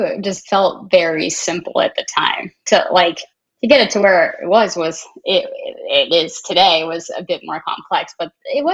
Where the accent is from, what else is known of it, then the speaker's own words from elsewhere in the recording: United States; born there; And so I was born in the States.